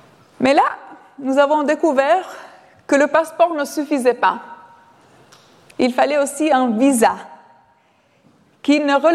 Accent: Albania; born there; French is a second language; moved away; Je suis née en Albanie, sous le communisme, et je me souviens très bien la première fois où j'ai voyagé en Occident avec ma grand-mère. J'avais environ 11 ans.

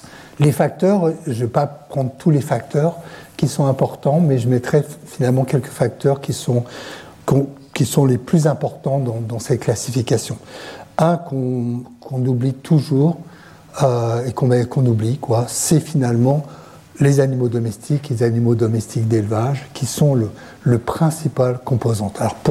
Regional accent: Brittany, France; enfin, je suis breton

